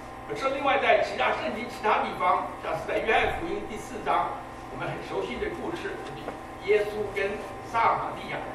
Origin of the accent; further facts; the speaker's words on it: Taiwan; 我们在台湾长大的人，年轻的时候要服兵役大学毕业以后要服兵役